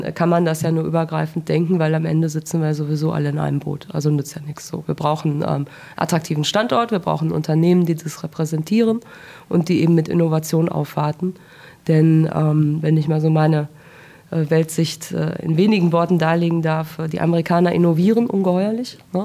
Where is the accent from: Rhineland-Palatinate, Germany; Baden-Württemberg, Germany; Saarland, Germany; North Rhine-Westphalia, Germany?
North Rhine-Westphalia, Germany; Dortmund; Aber als Dortmunder nach Gelsenkirchen zu fahren, das ist natürlich schon eine Sache.